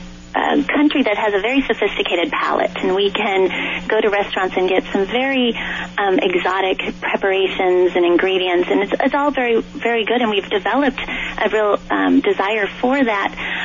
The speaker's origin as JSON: {"language": "English", "region": "Nebraska", "country": "United States", "tie": "born or raised there", "said": "Well, you know, when I was young, I grew up in Nebraska and was around fresh fruit and fresh vegetables with our family garden, my grandparents' farm"}